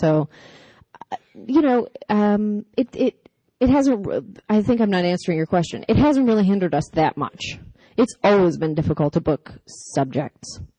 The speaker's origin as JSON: {"language": "English", "country": "Canada", "said": "I'm Canadian. I'm a citizen of Canada so far, working on my citizenship."}